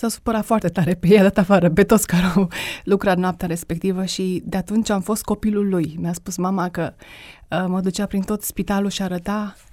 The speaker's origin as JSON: {"language": "Romanian", "region": "Bucharest", "country": "Romania", "tie": "born there", "said": "M-am născut în București"}